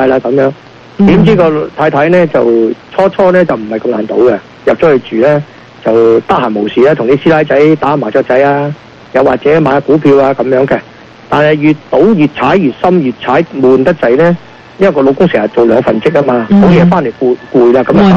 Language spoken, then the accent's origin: Cantonese; Guangdong, China; 咁我哋广东人咧就形容啲咁窄嘅叫咩咧？